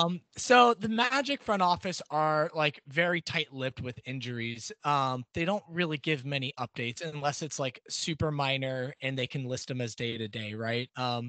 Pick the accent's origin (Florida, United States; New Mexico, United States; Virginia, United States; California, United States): Florida, United States; Orlando; Yeah, so I grew up in Orlando, great Orlando.